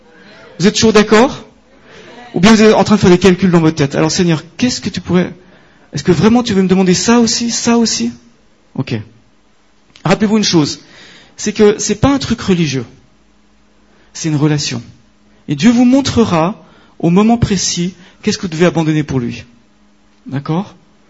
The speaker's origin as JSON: {"language": "French", "country": "Switzerland", "said": "C'est moi, je suis suisse, et nous, la banque, tout ça, on connaît."}